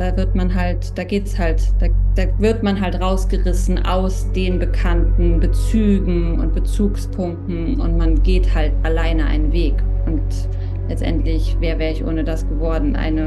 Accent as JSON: {"language": "German", "region": "Berlin", "country": "Germany", "tie": "born or raised there", "said": "bin ich aufgewachsen in Berlin"}